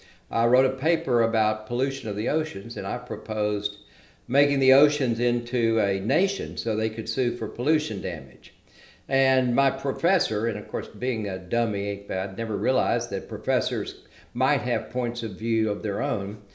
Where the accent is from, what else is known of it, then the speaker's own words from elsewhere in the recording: Texas, United States; I was raised in South Texas in the Rio Grande Valley by parents from central Louisiana.